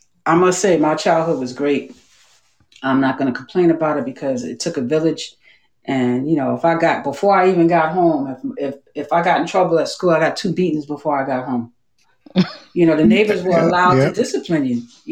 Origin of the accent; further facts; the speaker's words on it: Brooklyn, New York, United States; But, you know, growing up in Brooklyn, Coney Island, I was born in the 60s. I hate to tell my age, but it is what it is.